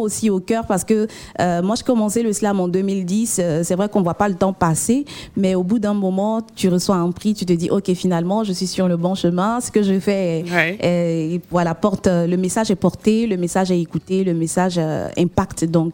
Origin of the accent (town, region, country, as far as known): Côte d’Ivoire